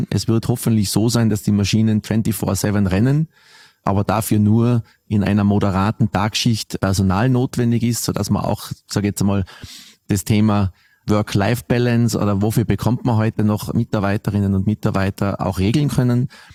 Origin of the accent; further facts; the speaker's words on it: Austria; für mich als Österreicher würde ich mir … wünschen.